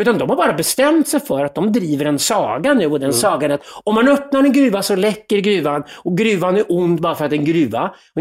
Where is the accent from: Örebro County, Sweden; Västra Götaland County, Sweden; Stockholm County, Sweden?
Örebro County, Sweden; Zinkgruvan; Nu är det så här att jag är uppvuxen i Vättern. I norra änden av Vättern finns det en ort som heter Zinkgruvan.